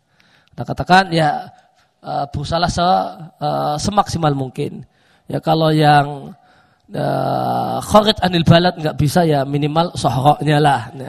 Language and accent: Indonesian; Lampung, Indonesia; Kalau kayak kampung saya di Lampung itu, mungkin 5 tahun yang lewat itu memenuhi kriteria ini.